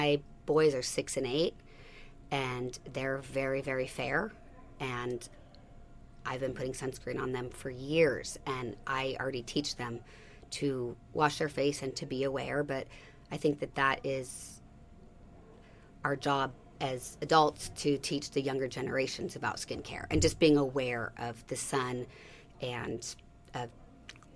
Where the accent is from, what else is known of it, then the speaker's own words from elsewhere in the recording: Seattle, Washington, United States; moved away as an adult; also born or lived in San Francisco; now in Southern California, United States; I am not. I was born in San Francisco, and I lived there for the first 13 years, and then we moved to Seattle. I came here on vacation when I was 20, and I fell in love with it, and I never left.